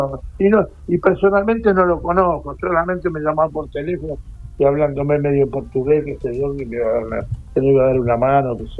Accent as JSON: {"language": "Spanish", "country": "Argentina", "said": "yo como cualquier argentino que siempre tratamos de ayudar"}